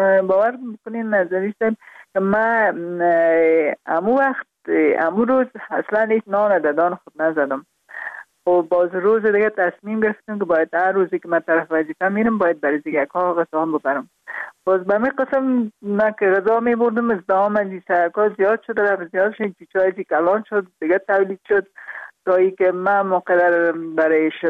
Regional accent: Kabul, Afghanistan; born there; also born or lived in Parwan; در خود شهر کابل به دنیا آمدیم، من از پروان هستم.

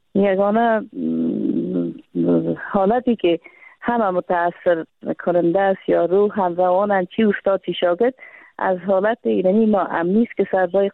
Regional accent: Afghanistan; من یک افغان هستم، یک زن افغان هستم

